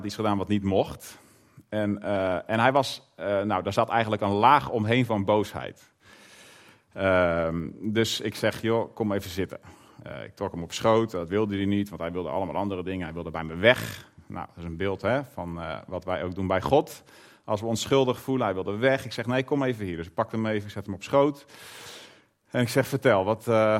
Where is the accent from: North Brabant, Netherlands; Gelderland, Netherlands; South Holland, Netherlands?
Gelderland, Netherlands; Scherpenzeel; now in Zuid-Limburg, Netherlands; Wij komen oorspronkelijk van de Veluwe. Van Scherpenzeel, bij Barneveld, Veenendaal, daar in die konterijen.